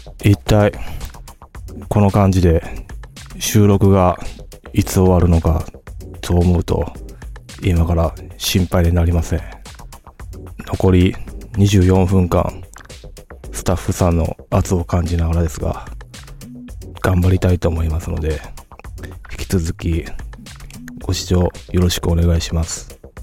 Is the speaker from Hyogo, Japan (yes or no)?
yes; Kobe, Hyogo, Japan; 生まれは兵庫県の神戸市で、小学校、中学校、高校まで神戸で生まれ育ちました。